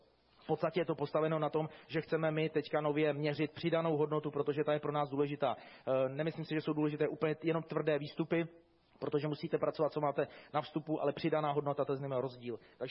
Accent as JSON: {"language": "Czech", "region": "Central Bohemian Region", "country": "Czechia", "said": "Já jsem z Prahy Západ, tam v podstatě z té naší lokality nikdo nestuduje na Praze Západ"}